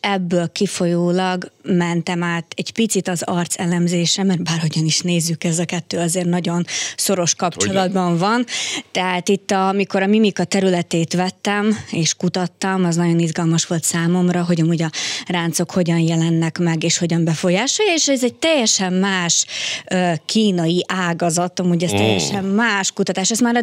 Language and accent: Hungarian; Ukraine; Tehát én Ukrajnából származom, még az ukrán és magyar népcsoport között is óriási nagy különbség van.